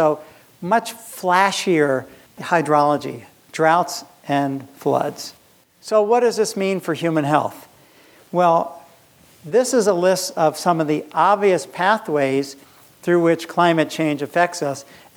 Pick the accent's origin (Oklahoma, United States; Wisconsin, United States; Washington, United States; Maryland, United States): Wisconsin, United States; Madison; And this is my hometown, Madison, Wisconsin, at 14 below zero.